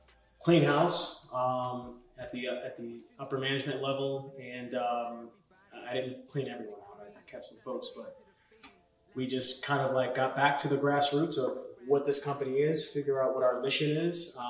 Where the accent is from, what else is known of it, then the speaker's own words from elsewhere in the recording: Connecticut, United States; But no, I'm from Connecticut. Born in the 80s, single Black mom in a not so progressive, state back then.